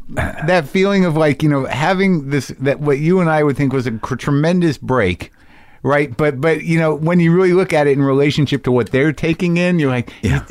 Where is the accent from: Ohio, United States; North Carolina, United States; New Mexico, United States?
New Mexico, United States; I grew up in New Mexico.